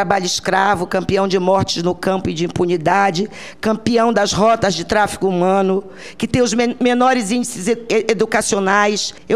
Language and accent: Portuguese; Pará, Brazil; eu sou paraense. Sou paraense e tenho tanto orgulho de ser paraense quanto ele. Amo a minha terra